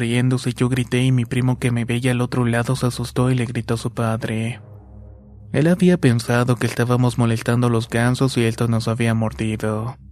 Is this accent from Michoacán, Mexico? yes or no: yes; Michoacán, Mexico; Soy del estado de Michoacán